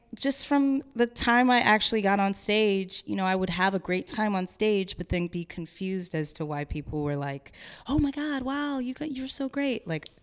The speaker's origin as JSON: {"language": "English", "region": "Texas", "country": "United States", "tie": "born or raised there", "said": "But growing up in Texas, you know, there was some stuff."}